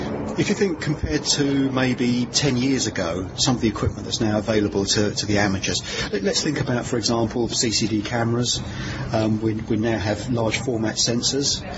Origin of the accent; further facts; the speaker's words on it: England, United Kingdom; Needless to say, I'm English, so I've always, you know, I was born and sort of lived in England all my life.